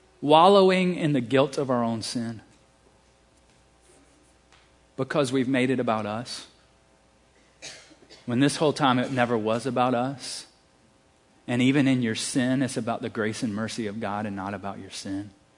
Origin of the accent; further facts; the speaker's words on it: the South, United States; accent: southern; I said feast, my like southern accent came out